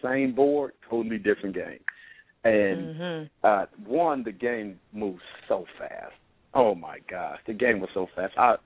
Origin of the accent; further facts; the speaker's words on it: Midwest, United States; I grew up in a Christian home. Growing up in the Midwest, church was a way of life for 95% of everybody.